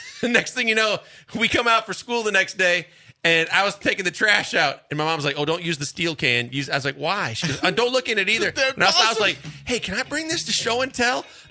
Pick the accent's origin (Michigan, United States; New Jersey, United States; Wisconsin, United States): Wisconsin, United States; Growing up in Wisconsin, we had what you're talking about, but on the outside.